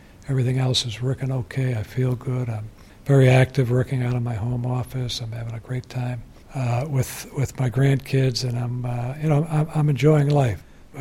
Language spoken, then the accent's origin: English; Massachusetts, United States; Being elected the governor of my home state is—I don't think there's anything that can top that.